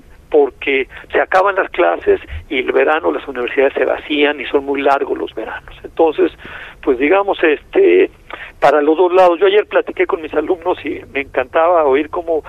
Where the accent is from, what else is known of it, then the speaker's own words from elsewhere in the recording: Palestine; como saben que soy de Palestina, porque me proyecto Palestina